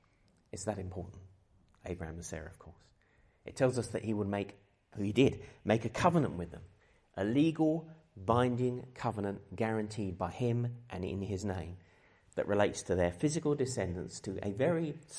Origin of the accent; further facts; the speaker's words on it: Dartford, South East England, United Kingdom; We're from the Dartford area.